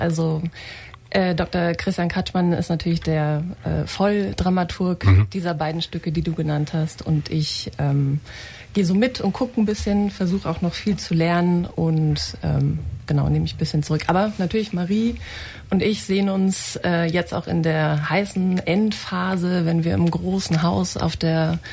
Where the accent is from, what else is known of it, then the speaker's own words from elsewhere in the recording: Brandenburg, Germany; ich habe gute Erinnerungen an die Kindheit im grünen Spreewald.